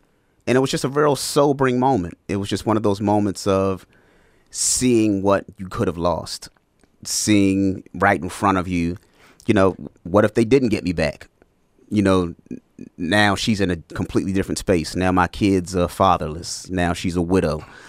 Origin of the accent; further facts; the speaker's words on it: Baltimore, Maryland, United States; It was at a good buddy of mine in Baltimore, Maryland, where I'm from, my hometown. Shout out to B-More.